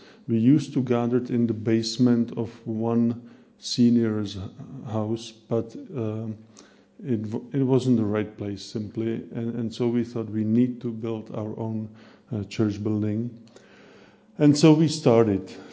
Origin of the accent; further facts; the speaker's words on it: Nové Město nad Metují, Hradec Králové Region, Czechia; English is a second language; This is Prague, but I'm not from Prague. I'm from this little place where the mark is. This place is called Nové Město nad Metují. You don't need to bother with pronunciation. It's a small, relatively small town.